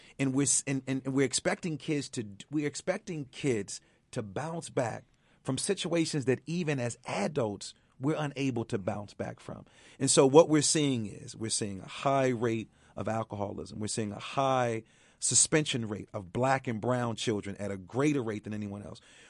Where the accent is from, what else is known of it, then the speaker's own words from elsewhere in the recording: Chicago, Illinois, United States; I'm from Chicago, you know, a city that's dealing with a lot of issues.